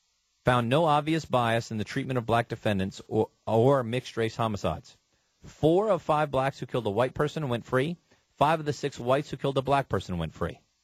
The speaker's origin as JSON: {"language": "English", "region": "Florida", "country": "United States", "tie": "born or raised there", "said": "I grew up in Florida."}